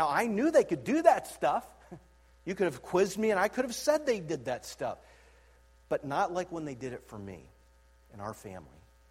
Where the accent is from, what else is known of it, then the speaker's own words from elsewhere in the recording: Canton, Ohio, United States; Growing up in Canton, Ohio, we lived in Jackson Township.